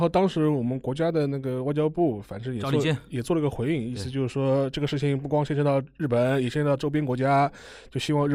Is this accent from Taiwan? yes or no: no; China; 我们中国人思路或者是韩国人思路